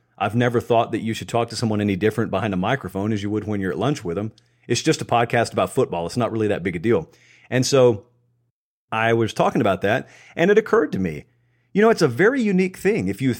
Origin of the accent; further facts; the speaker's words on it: the South, United States; Okay, I grew up in the South. I grew up around major SEC programs.